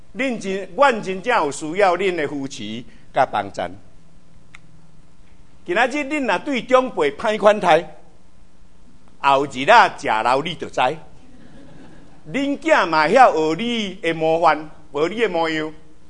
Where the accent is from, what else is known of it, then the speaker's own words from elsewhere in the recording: Taiwan; 整个古约圣经的国家社会的系统跟我们台湾人很同样